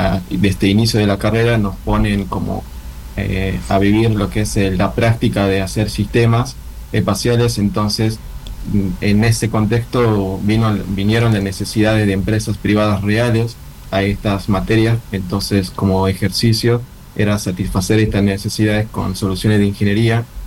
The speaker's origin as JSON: {"language": "Spanish", "country": "Bolivia", "moved": "as an adult", "lives_now": "Argentina", "said": "No, yo soy de Bolivia y me vine, bueno, a estudiar por la carrera hace 5 años atrás."}